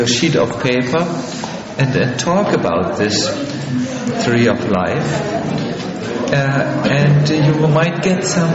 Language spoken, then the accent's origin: English; Northern Germany, Germany; English is a second language; See, I'm from North Germany, where you speak such things, and it's a good joke, but here it may not be.